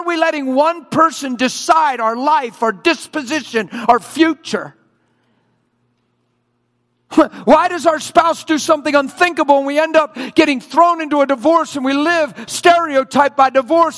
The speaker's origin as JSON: {"language": "English", "country": "United States", "said": "I'm from America, so I say we've been Americanized."}